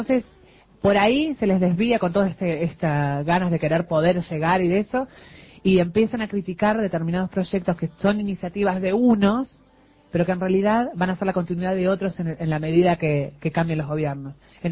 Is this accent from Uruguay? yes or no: yes; Uruguay; nosotros como creativos uruguayos tenemos, los creativos suficientes